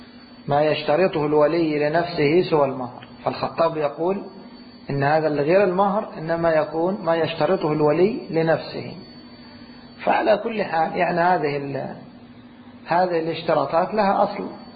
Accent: Egypt; أنا كنت أرى في عقود الزواج عندنا في مصر قديما يكتبون المقدم جنيه والمؤخر 1,000

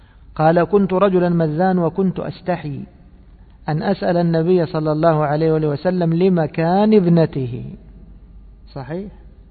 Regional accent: Egypt; وهذا مشهور عندنا في مصر، يكنون الولد بإيش؟ بأبيه.

